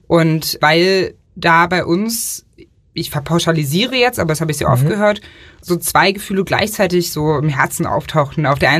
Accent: East Germany, Germany; wir sind im Osten aufgewachsen.

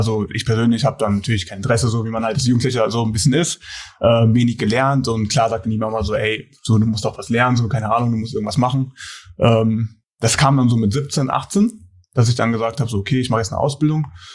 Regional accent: Giessen, Hesse, Germany; Klar ist Gießen, da komme ich her, aus Gießen. Das ist schon so eine Basketballstadt.

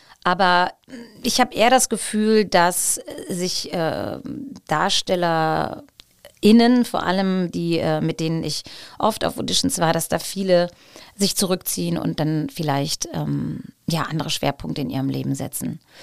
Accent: North Rhine-Westphalia, Germany; Ich bin Rheinländerin

